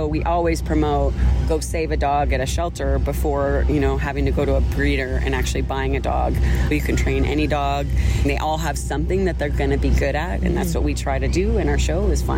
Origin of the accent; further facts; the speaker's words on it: Colorado, United States; I'm from Colorado.